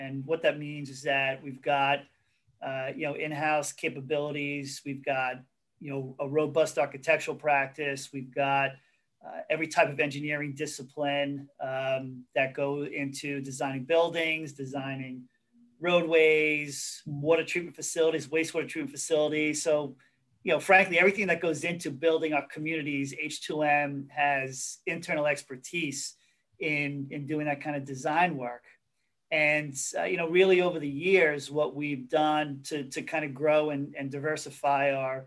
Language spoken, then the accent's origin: English; Hicksville, New York, United States; So I grew up in Hicksville. My parents both worked for the US Postal Service. So we were a very blue collar family.